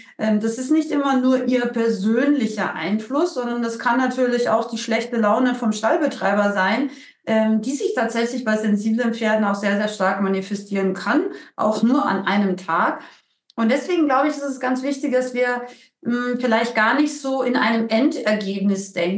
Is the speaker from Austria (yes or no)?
yes; Austria; Bei uns in Österreich sagt man Putzle, ja. Ich bin übrigens aus Österreich